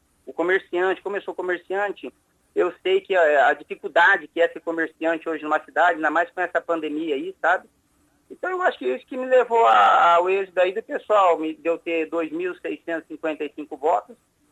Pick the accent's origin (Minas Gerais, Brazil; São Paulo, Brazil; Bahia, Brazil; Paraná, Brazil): Paraná, Brazil; Cianorte; eu nasci em Cianorte, mas eu fui criado lá no Conjunto João Paulino.